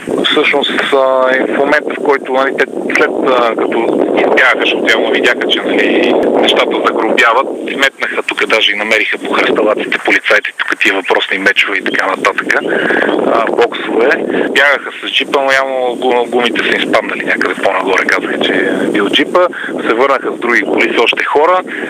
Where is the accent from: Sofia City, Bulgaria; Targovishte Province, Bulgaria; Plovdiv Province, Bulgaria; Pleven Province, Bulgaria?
Sofia City, Bulgaria; Sofia; но съм от София.